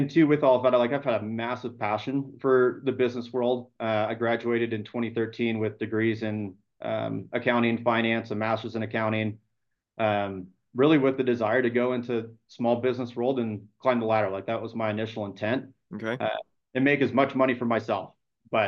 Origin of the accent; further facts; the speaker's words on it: Midwest, United States; dating back to when I was born, it was a Christian family. That's how I was raised in the Midwest.